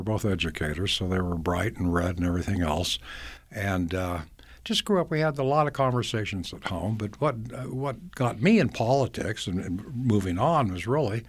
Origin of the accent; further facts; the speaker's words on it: Millcreek, Utah, United States; I grew up in the Mill Creek area